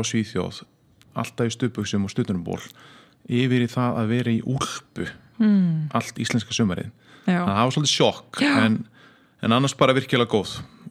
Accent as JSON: {"language": "Icelandic", "town": "Reykjavík", "region": "Capital Region", "country": "Iceland", "tie": "born or raised there", "also_born_or_lived": "Sweden", "said": "ég er mestmegnis alinn upp í Langholtskverinu, réttu löðanum. Það áður átti ég heim í Svíþjóð 2 ár sem ég finnst að hafa móta með svolítið í gegnum tíðina. En æskuárin voru bara mjög góð"}